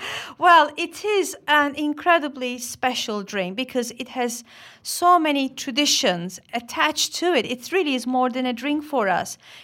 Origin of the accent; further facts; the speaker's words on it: Turkey; now in London, United Kingdom; I grew up in this great big household of my grandmother's 450-year-old home.